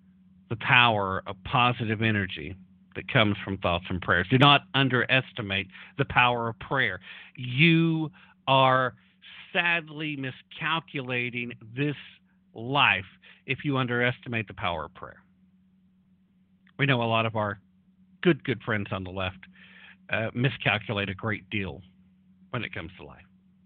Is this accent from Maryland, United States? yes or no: no; Tennessee, United States; There are times when my home state of Tennessee will drop out of the top five.